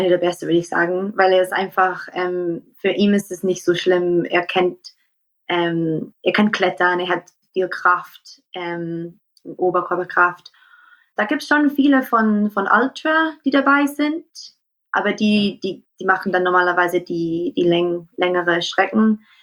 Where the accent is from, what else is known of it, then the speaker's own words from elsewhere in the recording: Scotland, United Kingdom; German is a second language; weil ich bin eigentlich aus Schottland, deswegen Deutsch ist nicht meine erste Sprache.